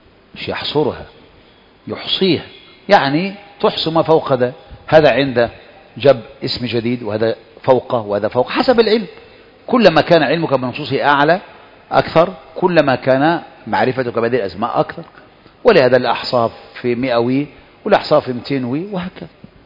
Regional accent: Egypt; وغالب المخاطرات دي عندنا نحن كمصريين

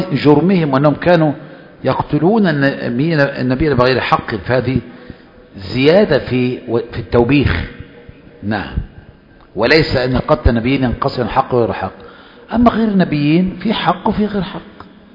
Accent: Egypt; فاحنا مصريين

